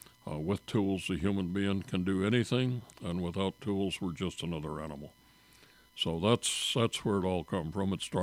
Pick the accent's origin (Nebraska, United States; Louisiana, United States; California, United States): Nebraska, United States; I was born and raised in Nebraska, and I was five in 1932 when the storms first hit us, and I was 10 when they quit blowing.